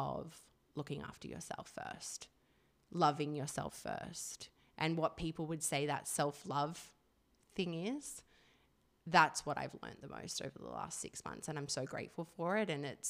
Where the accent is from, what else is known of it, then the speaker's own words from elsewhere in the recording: Australia; moved away as an adult; also born or lived in United Kingdom; And so I moved from Australia to the UK.